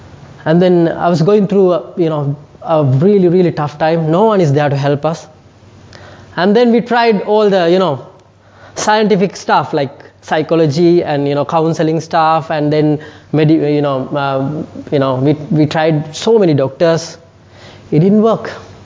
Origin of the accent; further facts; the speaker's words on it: Sri Lanka; Okay, so, I'm from Sri Lanka, and I don't know, some of you might know, might don't know where Sri Lanka is. It's just underneath India. It's a small island.